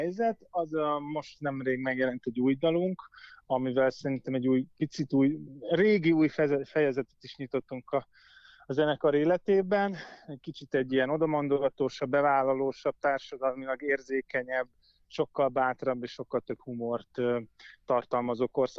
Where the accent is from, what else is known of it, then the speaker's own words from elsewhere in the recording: Budapest, Hungary; én egy tőzsgyökeres budapesti gyerek vagyok, és 38 éve ebben a városban élek